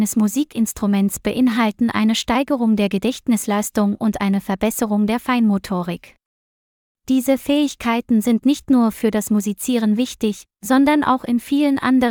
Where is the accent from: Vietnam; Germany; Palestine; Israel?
Vietnam; German is a second language; In meinem Heimatland Vietnam wächst das Interesse an musikalischer Bildung stetig.